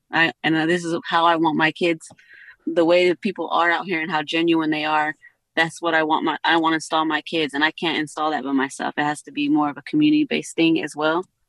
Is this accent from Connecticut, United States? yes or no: no; Pittsburg, California, United States; now in Napa, United States; To be honest, I'm from Pittsburgh, California. I know it probably sounds really dumb, but I never even heard of Napa.